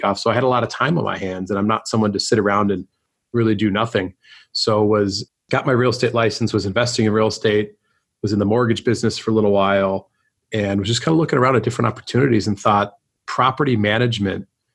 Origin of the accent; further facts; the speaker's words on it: Minneapolis, Minnesota, United States; also born or lived in Phoenix; I'm originally from Minneapolis, born and raised, and spent some time in Phoenix, Arizona, where I went to college, went to Arizona State University.